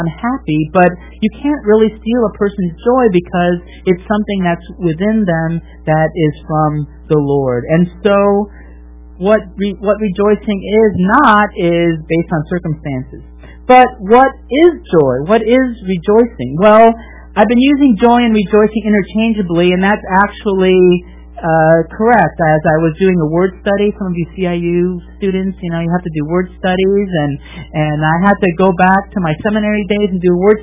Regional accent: Wisconsin, United States; my favorite hometown, I grew up in Wisconsin, so my football team, NFL team, I follow is the Green Bay Packers.

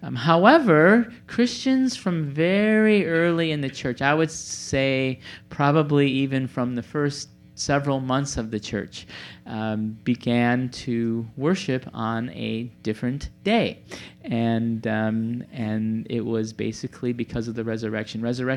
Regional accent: Milwaukee, Wisconsin, United States; I was still living in Milwaukee, Wisconsin, my hometown, and I was working.

